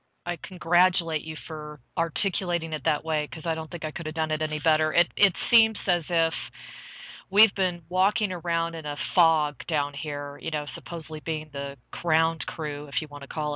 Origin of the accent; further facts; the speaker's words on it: Georgia, United States; accent: Southern; also born or lived in North Carolina; because I grew up in Georgia. I grew up in North Carolina because they both had bases there. And I had a very strong Southern accent